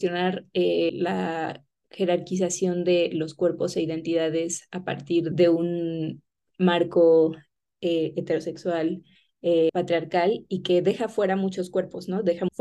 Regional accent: Mexico City, Mexico; soy de Ciudad de México

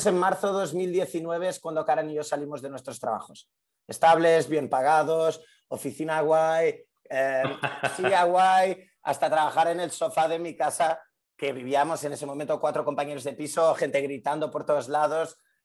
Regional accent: Portugal; Spanish is a second language; moved away as an adult; also born or lived in Paris / London; now in Spain; Yo soy de Portugal. Estudié en Lisboa Economía. Luego estuve en Francia haciendo un máster en Finanzas Internacionales, en París. En ese momento me fui a Londres a hacer prácticas en banca de inversión

